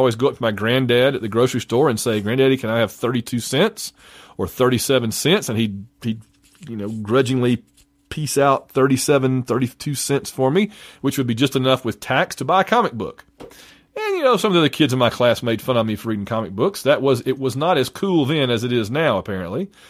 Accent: Sylacauga, Alabama, United States; I grew up in Sylacauga, Alabama, in East Central Alabama, just about 40 miles south of Birmingham. Perhaps you can detect it in my voice. I don't know. I grew up out in the woods

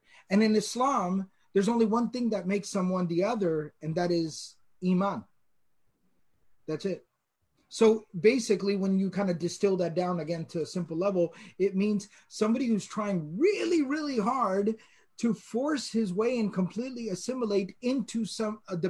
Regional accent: Texas, United States; accent: Texan; If anybody's ever heard me when I get into my Texan accent, right? You wouldn't be able to tell me apart from Billy Bob, right?

